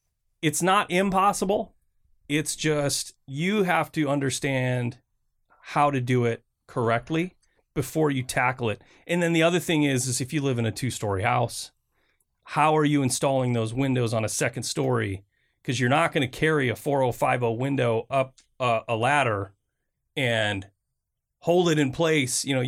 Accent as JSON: {"language": "English", "town": "Flint", "region": "Michigan", "country": "United States", "tie": "born or raised there", "said": "I grew up in Flint, Michigan, and there's a small area of Flint called Carriage Town."}